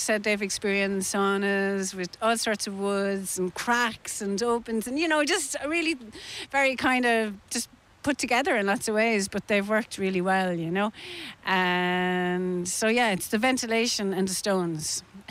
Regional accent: Kilkenny, Leinster, Ireland; where I grew up in Kilkenny

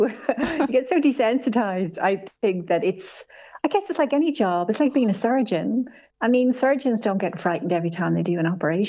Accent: Dublin, Leinster, Ireland; now in London, United Kingdom; I grew up in Terenure in Dublin, yeah. And then I left, I went to the States for a bit and then I moved to London. And that's where I've been here for about maybe 20, 30 years now.

